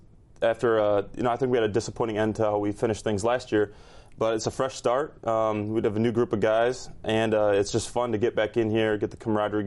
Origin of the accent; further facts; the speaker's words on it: Edgerton, Wisconsin, United States; That's about 30 minutes south of where I grew up in Edgerton. It's right on the border of Wisconsin, Illinois.